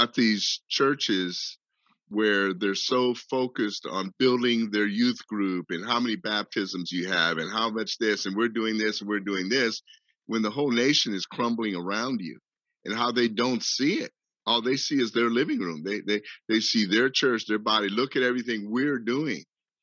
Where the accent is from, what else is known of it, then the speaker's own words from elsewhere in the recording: El Paso, Texas, United States; I was from El Paso, Texas.